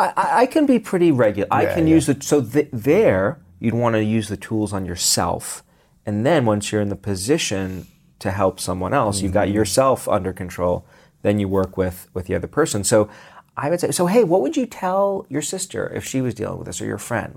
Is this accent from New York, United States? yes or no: yes; Brooklyn, New York, United States; where I grew up in Brooklyn, parks, green spaces were synonymous with getting mugged.